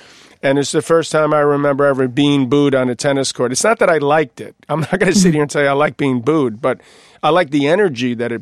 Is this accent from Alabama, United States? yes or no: no; New York, United States; And where I grew up in New York, if someone called you a name, you'd sort of call them a name back